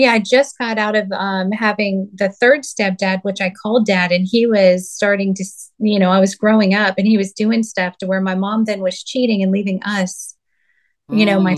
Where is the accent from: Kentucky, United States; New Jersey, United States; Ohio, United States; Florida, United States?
Ohio, United States; Youngstown; And this was in Youngstown. So I grew up in Youngstown.